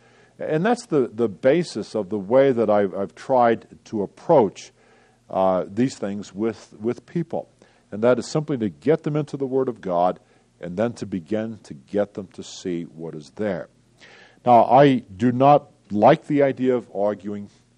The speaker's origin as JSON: {"language": "English", "town": "New York City", "region": "New York", "country": "United States", "tie": "born or raised there", "said": "Now, by the way, I grew up in New York City, so you know that I'm not very familiar with farms and horses."}